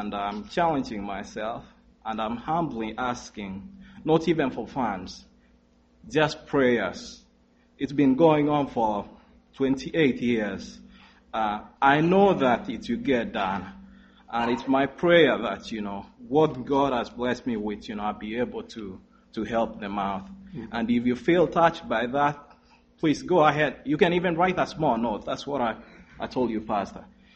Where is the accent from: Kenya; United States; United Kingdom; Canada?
Kenya; I come from Kenya. My dad came here recently. I was brought up in a simple family. We've been Seventh-day Adventist church ever since I was born.